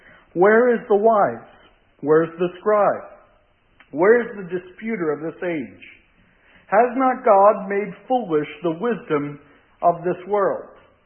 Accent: Pennsylvania, United States; She is from Iowa. I am from Berks County, Pennsylvania, and of course we met in Canada.

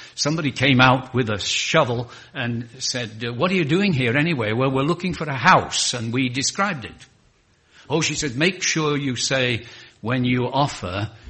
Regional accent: England, United Kingdom; Now, we are English, and we love to take each other cups of tea into bed in the morning, you see.

